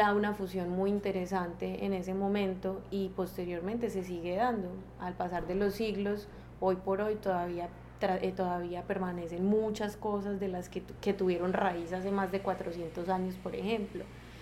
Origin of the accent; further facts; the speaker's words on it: Guatapé, Antioquia, Colombia; also born or lived in Bogotá / Medellín; now in Portobelo, Panama; yo nací en Bogotá, pero nunca he vivido allá. Me crié, fue en Guatapé, que es un pueblo cercano a Medellín. Toda la vida viví allá, la infancia. Y luego ya me crié pues en Medellín. Yo llegué a Portobelo hace 5 años